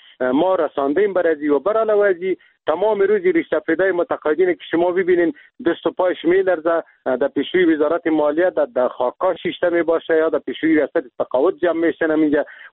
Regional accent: Afghanistan; ما خود مسلمان هستیم، ما افغان هستیم، از این ملت هستیم. یعنی میجا زندگی کردیم، در میجا تولد شدیم،

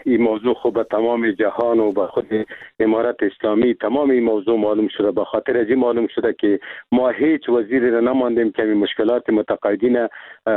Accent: Afghanistan; ما خود مسلمان هستیم، ما افغان هستیم، از این ملت هستیم. یعنی می زندگی کردیم، در می تولد شدیم، به می خاک و به می وطن ما خدمت کردیم.

